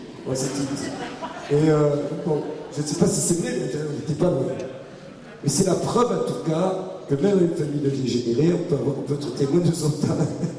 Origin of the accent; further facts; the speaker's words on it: Sète, Occitanie, France; la ville d'où je viens, en dehors de Lyon évidemment, Sète, donc c'est une ville qui a été créée par des Français mais très proches de l'Espagne